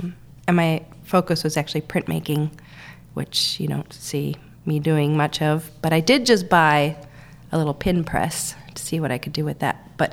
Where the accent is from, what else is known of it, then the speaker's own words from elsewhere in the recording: Wisconsin, United States; I'm from Wisconsin.